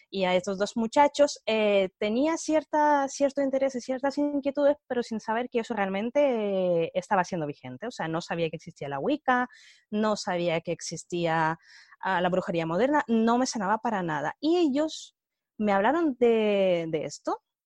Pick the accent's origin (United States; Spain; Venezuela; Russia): Russia; Moscow; born there; Spanish is a second language; yo nací en Rusia, en Moscú en concreto, y tengo mi linaje, digamos, sería un poco mezcla de las repúblicas socialistas soviéticas